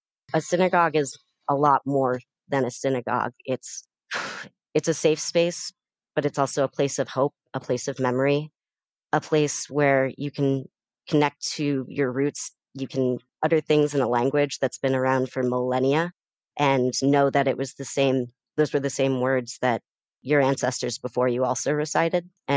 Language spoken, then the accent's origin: English; Pittsburgh, Pennsylvania, United States; Growing up in Pittsburgh, especially like as a Jewish person growing up in Squirrel Hill, I realized how lucky I was to be able to grow up in a somewhat like secure environment